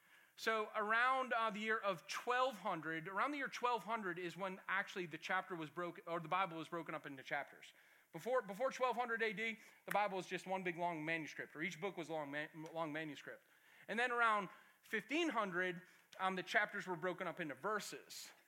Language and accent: English; Massachusetts, United States; I grew up outside of Boston. I went to school in a place called Andover.